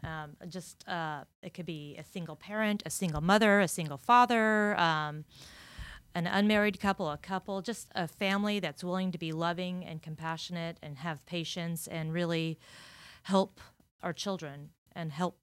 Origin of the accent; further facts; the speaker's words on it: Kentucky, United States; moved away; When I first moved down to Florida, I'm from Kentucky, I was teaching, and I was switching careers, and I didn't know what to do.